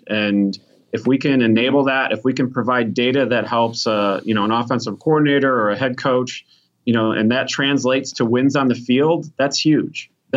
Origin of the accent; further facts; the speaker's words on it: Chicago, Illinois, United States; No, I'm from Chicago, man.